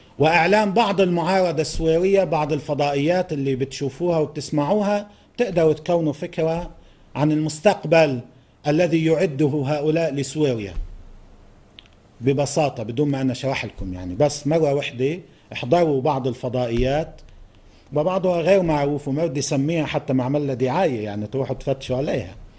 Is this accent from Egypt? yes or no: no; Lebanon; لازم نسأل حالنا نحن كلبنانيين